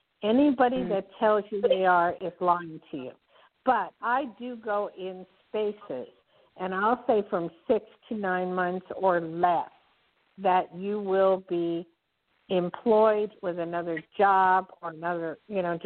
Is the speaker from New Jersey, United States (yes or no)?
yes; Newark, New Jersey, United States; born there; I was born in Newark and lived in Hillside, Lakewood, Bloomfield, all over the place. And I miss Jersey.